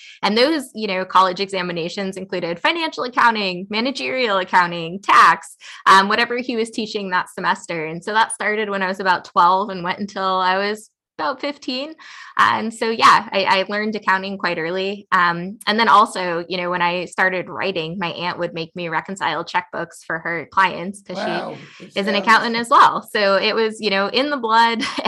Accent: New York, United States; On the Upper West Side.

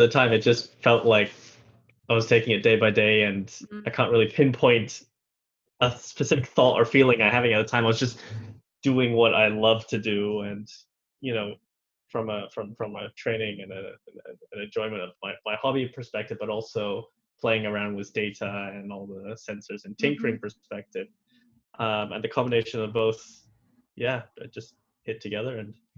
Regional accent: Thailand; accent: hybrid American international school; now in Scotland, United Kingdom; I'm originally from Thailand, so I went to international school there, which gave me this sort of hybrid mix, American international school accent, and I've been here for 10 years now.

